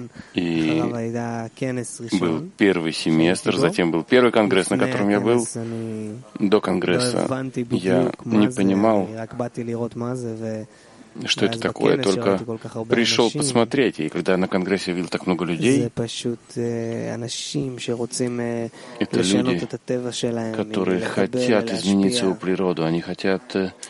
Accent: Toronto, Ontario, Canada; Я из Торонто.

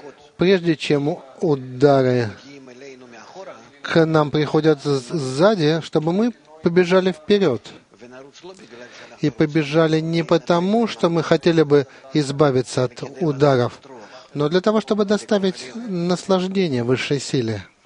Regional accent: Naples, Campania, Italy; я из Неаполя.

